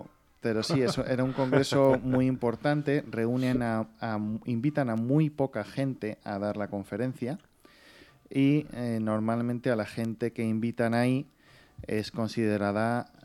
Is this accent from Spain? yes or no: yes; Spain; según parece, somos los primeros españoles en haber hablado ahí.